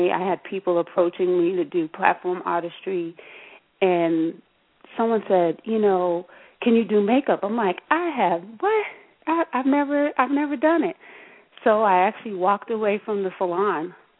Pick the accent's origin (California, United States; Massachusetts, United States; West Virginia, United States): Massachusetts, United States; Boston; also born or lived in Michigan; And I started there, and then I came back home to Boston. I'm from Boston, Massachusetts.